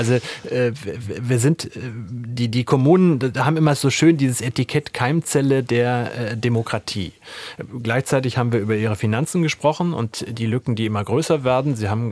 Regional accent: North Rhine-Westphalia, Germany; born there; wir sind ja beide gebürtige Westfalen

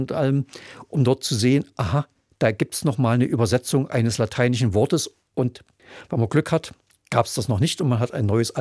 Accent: Leipzig, Saxony, Germany; als Leipziger

